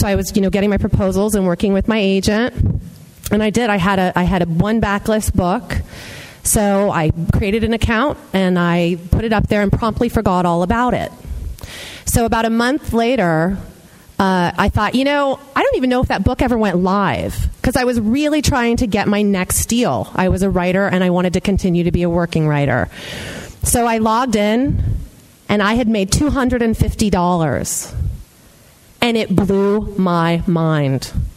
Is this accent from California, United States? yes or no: yes; California, United States; I grew up in Silicon Valley, so it was there, and I've always been an entrepreneur before this.